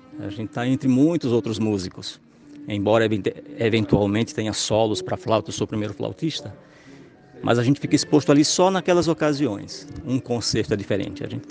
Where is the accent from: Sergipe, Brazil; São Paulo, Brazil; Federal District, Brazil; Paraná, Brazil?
Sergipe, Brazil; São Cristóvão; moved away; Sou de Sergipano, de São Cristóvão, vim para cá em 90.